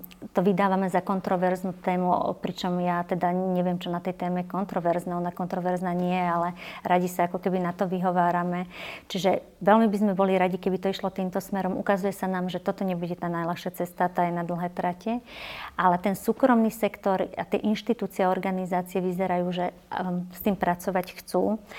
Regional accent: Považie, Slovakia; ja som vyrastala fakt v malej dedinke na Považí

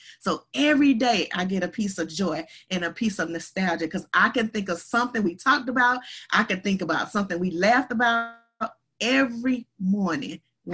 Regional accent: the South, United States; It's really out of cornmeal, but I'm from the South, and so it's cornbread pancakes.

